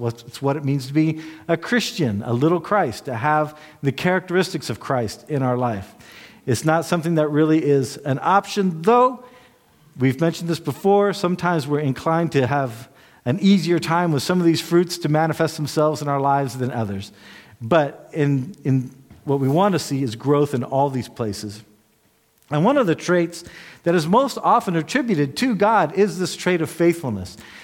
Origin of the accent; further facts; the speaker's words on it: United States; And I have to say, as an American, that when I first heard about Luther standing at the Diet of Worms, I thought it was a joke.